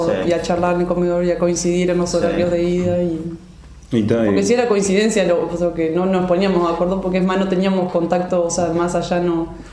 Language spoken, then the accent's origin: Spanish; Fray Bentos, Río Negro, Uruguay; soy de Río Negro, de Fray Bentos.